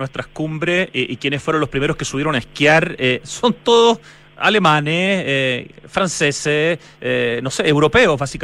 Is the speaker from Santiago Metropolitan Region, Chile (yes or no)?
yes; Santiago, Santiago Metropolitan Region, Chile; Nos hemos relacionado como chilenos, pero en este caso como santiaguinos, con nuestra cordillera, con nuestro Piedemonte